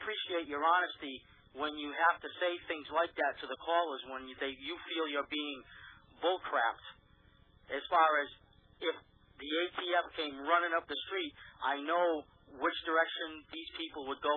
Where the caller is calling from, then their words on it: Rhode Island, United States; I'm calling from Rhode Island.